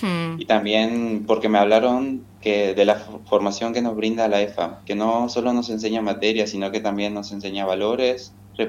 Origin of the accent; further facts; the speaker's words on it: Dos de Mayo, Misiones, Argentina; Y yo sí soy de 2 de mayo, de la chacra.